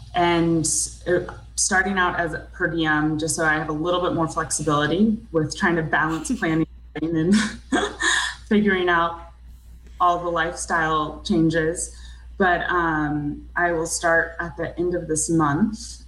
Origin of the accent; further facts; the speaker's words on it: Georgia, United States; also born or lived in New York; I grew up in Georgia.